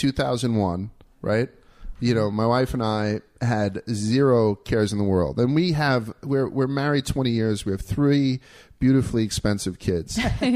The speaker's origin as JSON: {"language": "English", "town": "New York City", "region": "New York", "country": "United States", "said": "because I'm a New Yorker."}